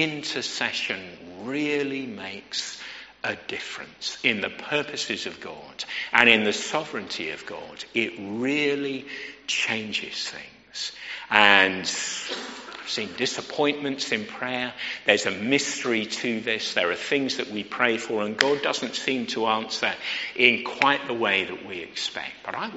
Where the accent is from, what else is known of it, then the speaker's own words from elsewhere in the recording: Letchworth, East of England, United Kingdom; I heard of a person preaching on this passage once in my hometown where I was at the time, Letchworth.